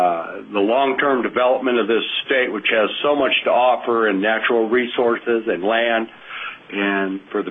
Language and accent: English; Valdez, Alaska, United States; now in Anchorage, United States; I'm currently living in Anchorage, but I grew up in Valdez, and I've lived there for 35 years.